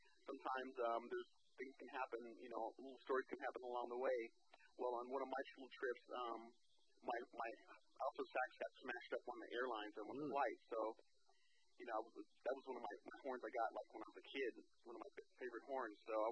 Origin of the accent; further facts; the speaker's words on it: Las Vegas, Nevada, United States; playing in my hometown, Las Vegas